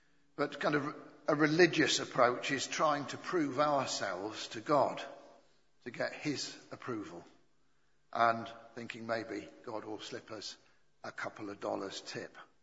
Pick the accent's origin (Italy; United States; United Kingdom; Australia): United Kingdom; Yorkshire and the Humber; Being a Yorkshireman, that appealed to me.